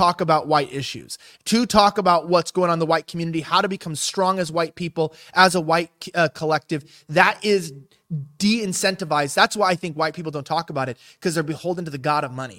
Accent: Los Angeles, California, United States; Like, I'm from Los Angeles. I was like this metrosexual, you know, weird kid

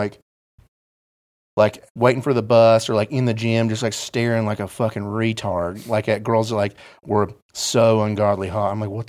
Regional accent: West Virginia, United States; West Virginia, yeah.

